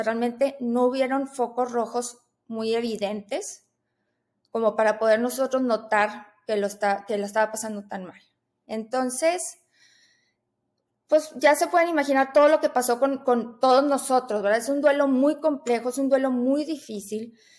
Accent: Monterrey, Nuevo León, Mexico; Yo soy de Monterrey, yo aquí vivo.

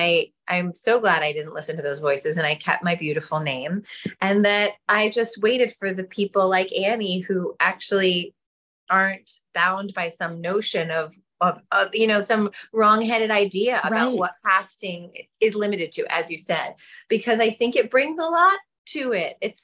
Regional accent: New York City, New York, United States; My mother wasn't Jewish, but we grew up in New York City. My brothers went to nursery school at the local synagogue.

